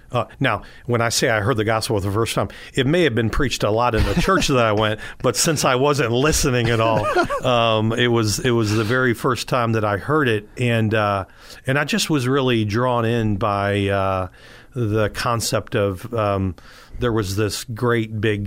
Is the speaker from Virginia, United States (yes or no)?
yes; Virginia Beach, Virginia, United States; I grew up down in Virginia Beach and in a pretty dysfunctional family.